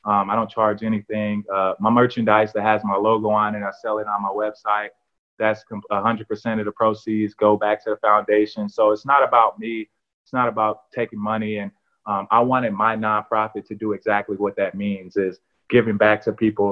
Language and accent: English; Gary, Indiana, United States; I'm from Gary, Indiana, where we have a struggling community already.